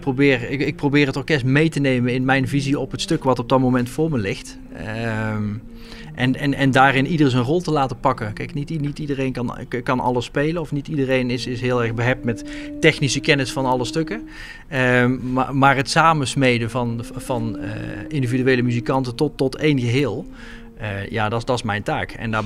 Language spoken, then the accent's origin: Dutch; 's-Hertogenbosch, North Brabant, Netherlands; now in Rossum, Netherlands; 40 jaar. Ik kom uit de omgeving Sertogenbosch. Ik woon nu in Rossum, een klein dorpje, net tegen de Betuwe aan.